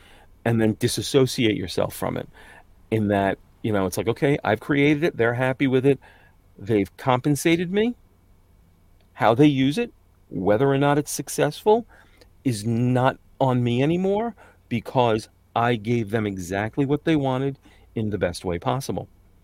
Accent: New York, United States; accent: New York; I know you're hearing my New York accent now. I can do more generic American.

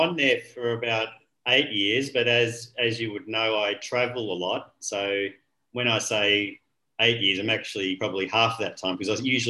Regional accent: Australia; So I was working in Ireland at the time. I'm from Australia.

